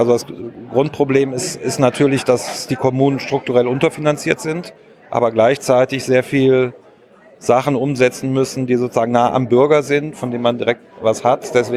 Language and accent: German; Aachen, North Rhine-Westphalia, Germany; ich komme aus Aachen, ganz im Westen.